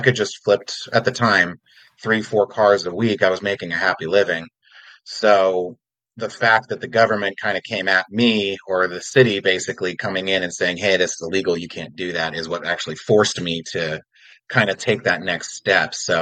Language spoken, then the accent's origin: English; Florida, United States; also born or lived in Canada / California; So I'm actually Canadian originally. I grew up in Florida and pretty much all around a little bit. Last place I was California about 7 years ago. And then I moved back to Florida